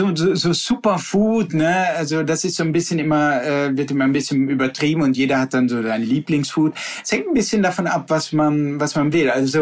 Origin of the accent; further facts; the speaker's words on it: Rhineland-Palatinate, Germany; born there; Ich meine, ich komme ja auch aus einer langen Weintradition. Ich bin in der Pfalz geboren, war immer auf den Weinfesten.